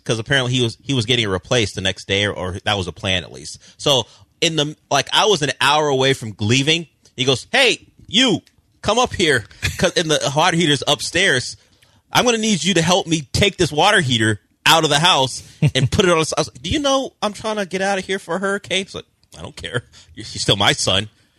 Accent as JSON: {"language": "English", "region": "California", "country": "United States", "said": "Look, I'm from California. We don't do hurricanes. So this is my first hurricane ever."}